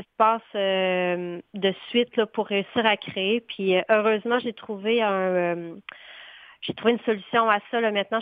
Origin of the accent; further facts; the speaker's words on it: Quebec, Canada; Moi, je suis née à Québec, puis j'ai grandi sur la rive sud de Québec.